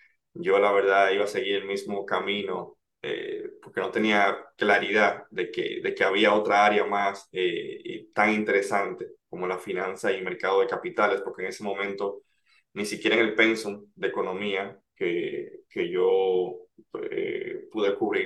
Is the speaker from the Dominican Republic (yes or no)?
yes; Santo Domingo, Distrito Nacional, Dominican Republic; also born or lived in Santiago, Dominican Republic; Crecí en Santo Domingo y viví un año en Santiago. La verdad hice el sexto grado del colegio en Santiago por un tema de coyuntural, de trabajo de mi padre. Y nos mudamos allá, pero luego retornamos a Santo Domingo.